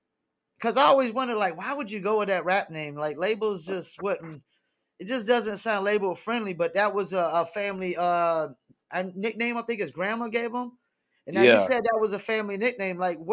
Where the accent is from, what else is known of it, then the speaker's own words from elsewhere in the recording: North Carolina, United States; I'm from North Carolina.